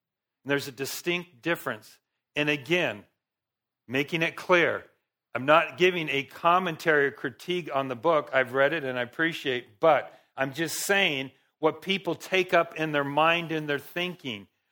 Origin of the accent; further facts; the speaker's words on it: California, United States; We grew up in Los Angeles County. My mom's lived in the same house.